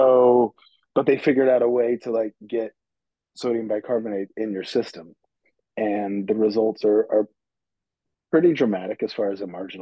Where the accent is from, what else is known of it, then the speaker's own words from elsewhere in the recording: Midwest, United States; accent: Midwest American; in my Midwest American accent, for the world.